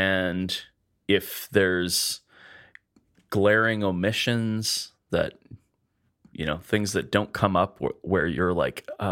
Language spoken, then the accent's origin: English; Edmonton, Alberta, Canada; We're two chefs from Edmonton, Alberta, Canada.